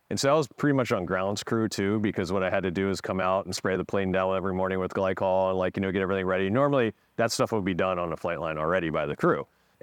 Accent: Frederick, Maryland, United States; You know, here, I grew up in Frederick, Maryland, so I'm from this area.

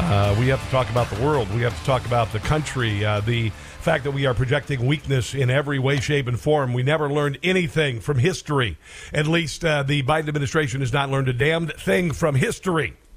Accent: Iowa, United States; Oklahoma, Arkansas, South Dakota, Iowa, which is my home state, Texas, Tejas, Nebraska, North Dakota, and Wyoming.

